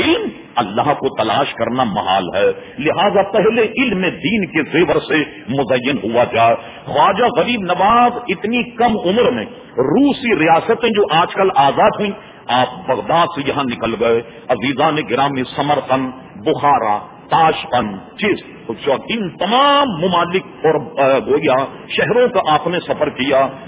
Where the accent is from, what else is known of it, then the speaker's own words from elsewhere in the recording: Hyderabad, Telangana, India; میں نے اس لیے کہا کہ میں حیدرآباد دکن کا رہنے والا ہوں، سقوط حیدرآباد دکن میرے سامنے ہوا. میں اس وقت بہت سمجھدار تھا، 48 سن میں بہت سمجھدار تھا